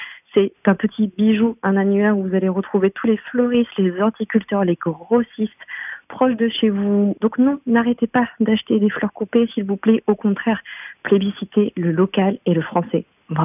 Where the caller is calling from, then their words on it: Bouère, Pays de la Loire, France; de Bouer en Mayenne.